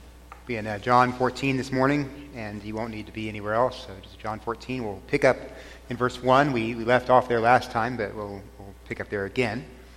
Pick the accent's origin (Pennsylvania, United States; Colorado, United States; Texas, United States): Texas, United States; Ann's from Mali, and which is in Africa, and I'm from Texas.